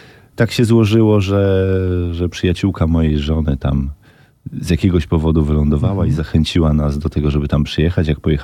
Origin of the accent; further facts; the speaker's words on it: Podlaskie Voivodeship, Poland; Tak, mogę powiedzieć, że jestem z Podlasia, że pochodzę z Podlasia